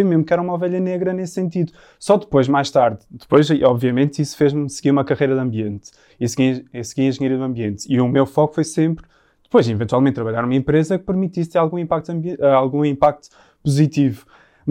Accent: Azores, Portugal; moved away; eu cresci nos Açores e sempre tive rodeado de natureza e depois, aos 12, 13 anos, fui para os escoteiros.

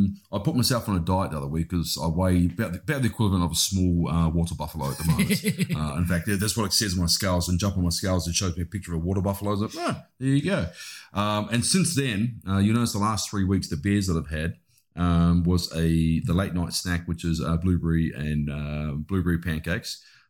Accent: New Zealand; I have gone back to my roots, being a Kiwi.

